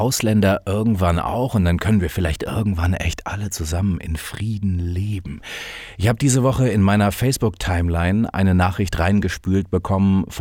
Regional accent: Hamburg, Germany; ich komme aus einer Millionenstadt aus Hamburg und bin dann rausgezogen aufs Dorf, wo gerade mal in diesem Ort knapp über 2000 Einwohner wohnen.

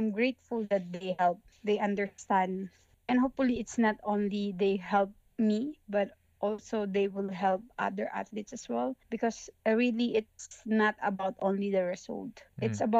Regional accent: Philippines; from Philippines, representing Philippines in weightlifting.

